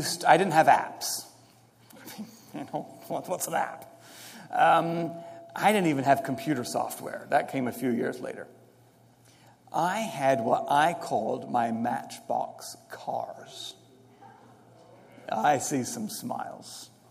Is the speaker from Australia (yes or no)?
no; England, United Kingdom; I grew up in England. We just have a lot of traffic jams.